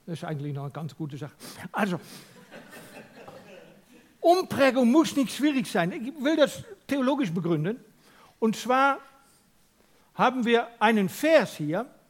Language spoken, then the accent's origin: German; Netherlands; accent: Dutch; German is a second language; now in Switzerland; Man hört an mir immer noch meinen holländischen Akzent.